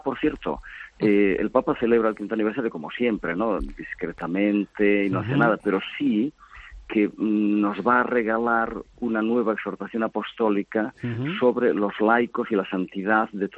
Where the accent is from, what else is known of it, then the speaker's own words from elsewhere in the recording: Galicia, Spain; yo soy gallego